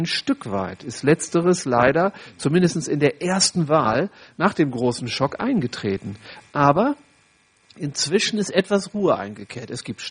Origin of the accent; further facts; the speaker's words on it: Oldenburg, Lower Saxony, Germany; Wir haben in Oldenburg, da wo ich herkomme, gerade den Kasus, dass ein Landschaftsschutzgebiet aufgelöst wird